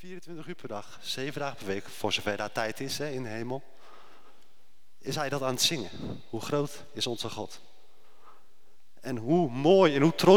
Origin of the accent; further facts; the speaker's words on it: Groot-Ammers, South Holland, Netherlands; ik kom uit Grotammers.